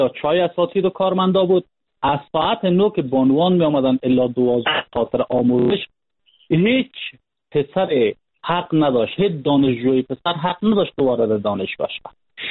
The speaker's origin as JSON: {"language": "Persian", "region": "Panjshir", "country": "Afghanistan", "said": "ما خودم از پنجشیر هستم"}